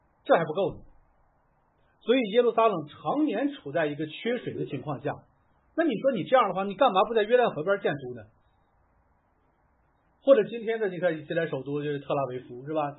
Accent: Linfen, Shanxi, China; 我老家临汾，你一听汾汾水是吧

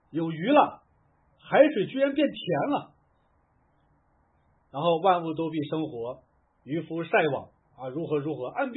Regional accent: Linfen, Shanxi, China; 我老家临汾，你一听汾汾水是吧

